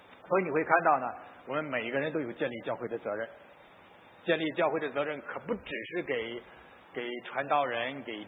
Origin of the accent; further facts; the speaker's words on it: China; 你知道我小时候在农村长大，我估计我们当中很多人小时候在中国农村长的哈